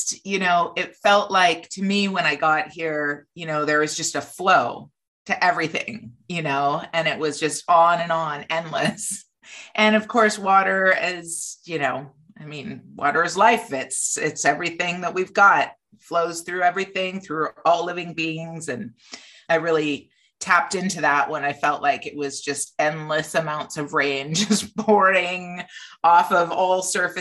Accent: British Columbia, Canada; I grew up in British Columbia

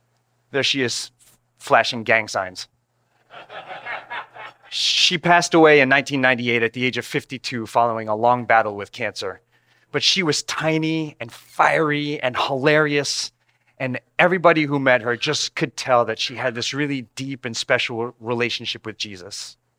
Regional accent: New Canaan, Connecticut, United States; So I grew up in New Canaan, my parents and my younger brother.

